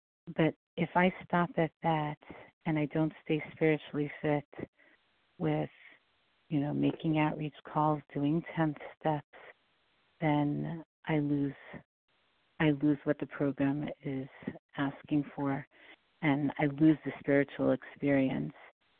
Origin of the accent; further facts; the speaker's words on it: New York, United States; from New York.